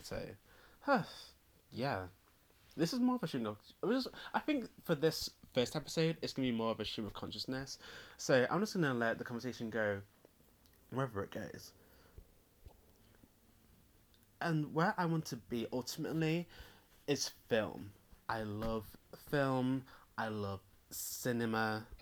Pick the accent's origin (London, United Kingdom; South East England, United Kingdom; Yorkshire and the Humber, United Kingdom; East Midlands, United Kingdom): East Midlands, United Kingdom; It's my hometown. I was born here. It's my forever.